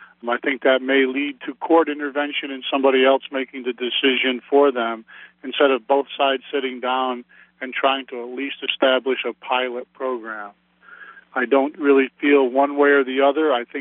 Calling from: Waterford, New York, United States; I'm calling from Waterford.

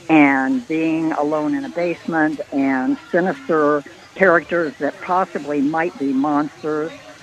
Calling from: Sedona, Arizona, United States; And I'm in here from Sedona, Arizona, and I listen to your program all the way out in Sedona, Arizona.

